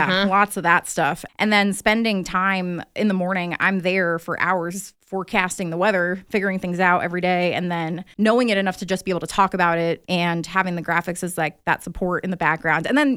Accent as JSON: {"language": "English", "region": "Florida", "country": "United States", "said": "People are like, they hear I'm from Florida and they're like, are you good?"}